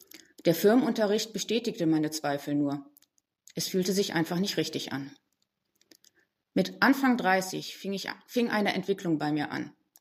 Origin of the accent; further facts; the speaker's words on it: Rhineland, Germany; Ich bin Rheinländerin, der Kölner Dom ist mir immer wieder irgendwo präsent.